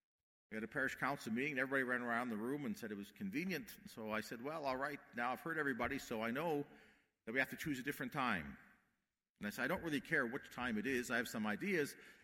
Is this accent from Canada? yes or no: yes; Calgary, Alberta, Canada; now in Ontario, Canada; Growing up in Calgary, the 5 o'clock Saturday Mass is very important.